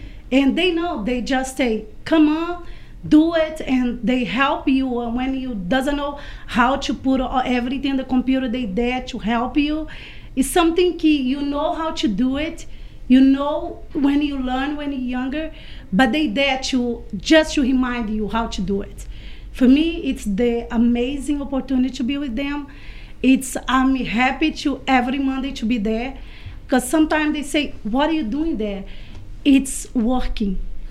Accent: Brazil; English is a second language; moved away; is the best opportunity I have it in 14 years in this country. I forgot to say, I'm from Brazil, and I learned little English over there with the Catholic Center.

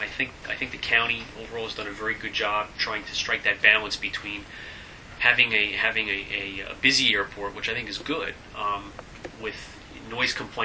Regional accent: New York, United States; We moved up there from Yonkers, and I grew up right on the Kensico Reservoir

